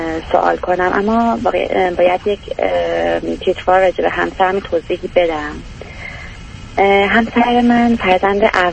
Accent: Iran; moved away as an adult; now in Europe; حدود 9 ساله که خارج از ایران هستیم.

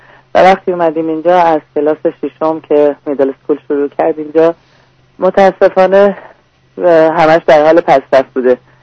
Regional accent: Iran; moved away; چون از ایران پا شدیم اومدیم اینجا

